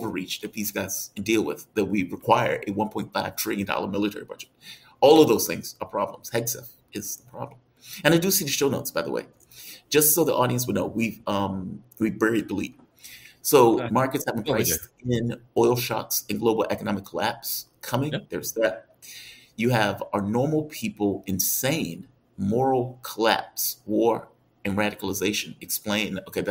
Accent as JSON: {"language": "English", "region": "the South", "country": "United States", "said": "Keep in mind, I'm from the South."}